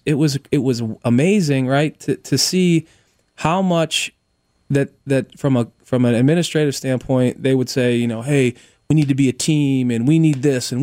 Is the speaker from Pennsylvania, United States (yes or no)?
yes; Pittsburgh, Pennsylvania, United States; because I'm from Pittsburgh.